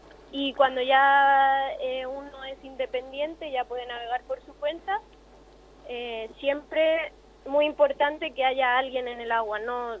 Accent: Murcia, Region of Murcia, Spain; now in Argentina; Soy del sureste de España. Allí aprendí y allí crecí.

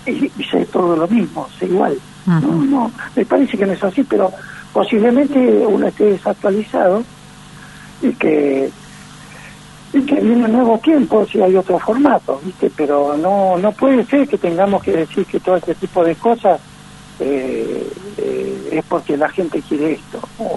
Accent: Argentina; Para nosotros que somos argentinos

